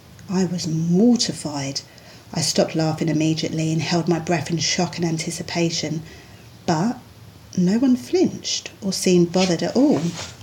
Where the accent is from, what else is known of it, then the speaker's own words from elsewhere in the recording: London, United Kingdom; I grew up in South London.